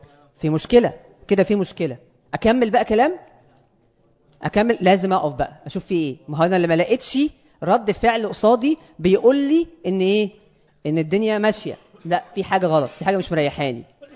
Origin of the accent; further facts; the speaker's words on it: Egypt; ان تقريبا احنا عندنا في مصر تلت الناس في مصر 30% مثلا من الناس الموجودين في مصر تحت خط الفقر